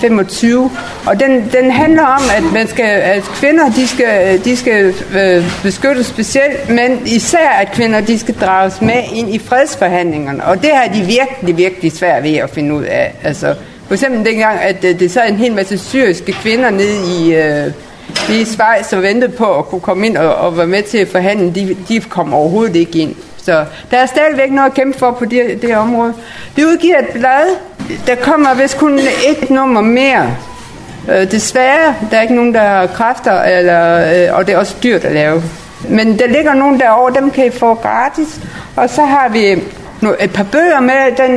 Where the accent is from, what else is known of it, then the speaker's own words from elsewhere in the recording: Skive, Central Denmark Region, Denmark; og jeg kommer fra Skive.